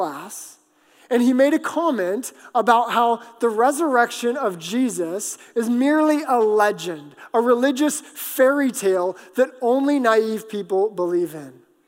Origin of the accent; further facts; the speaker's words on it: Alaska, United States; But I can't prove to you that I grew up in Alaska.